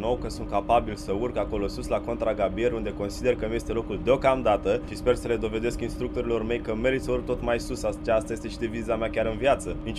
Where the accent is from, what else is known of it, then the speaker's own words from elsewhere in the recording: Dorohoi, Botoșani County, Romania; sunt din Dorohoi, județul Botoșani și vă pot spune o mică poveste despre mine.